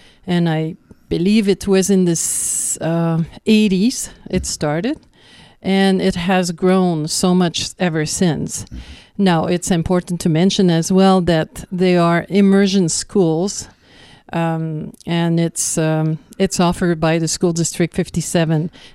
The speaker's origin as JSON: {"language": "English", "region": "Quebec", "country": "Canada", "tie": "born there", "lives_now": "Prince George, Canada", "said": "I wasn't born in Prince George. I was born in Quebec in a small village in the Gaspé Peninsula, mm-hmm. and I have moved from there to the north shore of the St. Lawrence River, and then moved all the way to Vancouver to discover West."}